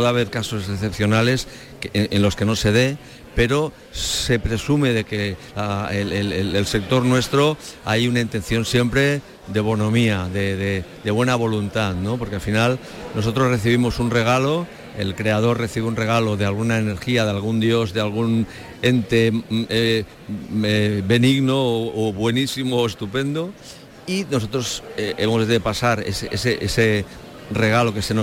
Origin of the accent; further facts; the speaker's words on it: Barcelona, Catalonia, Spain; born there; Yo, mi familia proviene de Albacete, yo nací en Barcelona.